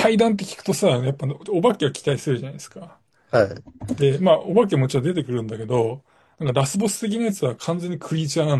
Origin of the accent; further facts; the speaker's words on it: Gunma, Japan; なんか僕の地元の群馬だったんですよ。